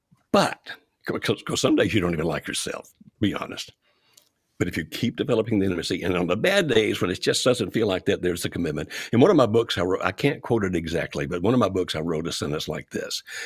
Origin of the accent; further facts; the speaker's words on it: the South, United States; accent: Deep South Southern; I'm a Southerner and I can't speak other languages than Deep South Southern.